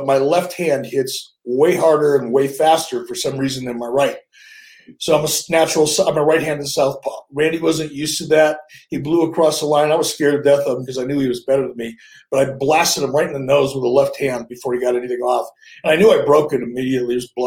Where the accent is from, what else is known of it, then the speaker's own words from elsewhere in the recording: Minnesota, United States; And he was from Wisconsin, I was from Minnesota.